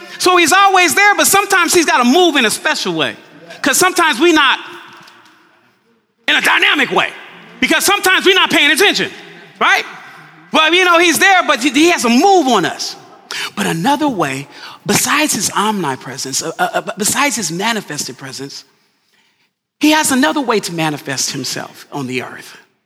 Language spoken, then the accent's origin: English; Los Angeles, California, United States; Okay, so my origin, I was born here. When people say, oh, where were you from? What's your origin? Basically, where they're asking, where you originate from? I'm here from Los Angeles, California, right?